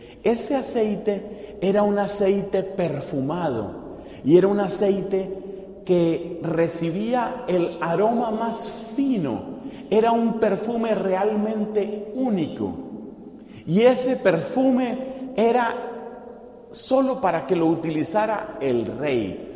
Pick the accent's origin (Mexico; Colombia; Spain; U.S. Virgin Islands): Colombia; Y también en mi país, en Colombia.